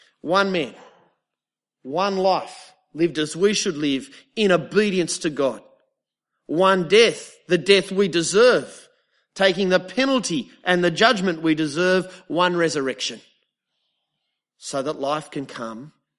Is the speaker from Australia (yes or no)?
yes; Australia; He's Australian, I'm Australian